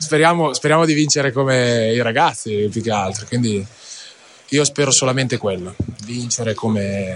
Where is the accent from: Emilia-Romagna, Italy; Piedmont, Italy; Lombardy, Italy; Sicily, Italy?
Emilia-Romagna, Italy; Crevalcore; E io sono di Crevalcore, che è a 10 km da San Giovanni, ma lì sono nato